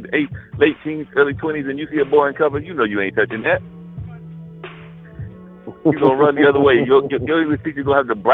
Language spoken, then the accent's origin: English; Warrenton, North Carolina, United States; also born or lived in Durham; my hometown, a little small country town called Warrenton, and that's where I actually grew up at as a preteen and as a teenager. So I call Durham home because that's where I was birthed